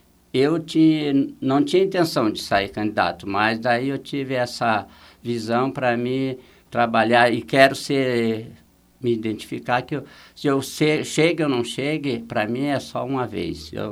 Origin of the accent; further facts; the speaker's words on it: São Joaquim, Santa Catarina, Brazil; E eu sou natural de São Joaquim.